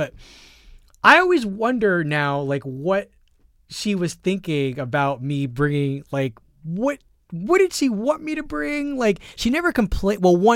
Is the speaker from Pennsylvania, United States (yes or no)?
yes; Philadelphia, Pennsylvania, United States; I grew up poor in Philadelphia. My parents didn't have a lot of money. My parents were divorced. My mom raised me by herself.